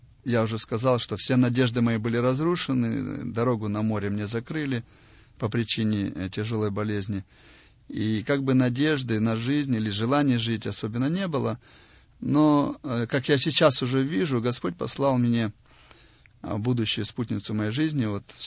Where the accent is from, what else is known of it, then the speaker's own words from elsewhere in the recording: Amursk, Khabarovsk Krai, Russia; born there; я родился вообще в Амурске. Это Дальний Восток, Хабаровский край. Моя бабушка еврейка со своей семьей во время войны они бежали из Одессы на Дальний Восток, там они оказались.